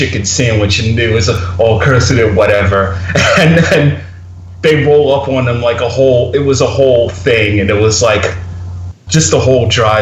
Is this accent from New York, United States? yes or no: yes; Queens, New York, United States; also born or lived in Brooklyn / California; I was born in Brooklyn, and then I lived in Queens for most of my childhood, and then I moved out to California